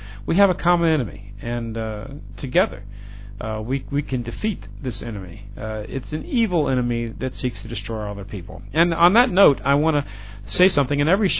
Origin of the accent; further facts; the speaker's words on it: United States; And as an American, that hurts my heart. And I say these things not because I hate my country. I love my country.